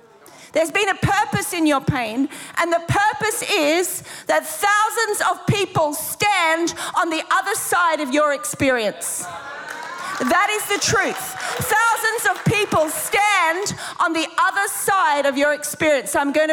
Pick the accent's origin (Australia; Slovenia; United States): Australia; Brisbane, Queensland; moved away; I'm from Sheffield, England, but I'm not. I'm actually from Brisbane.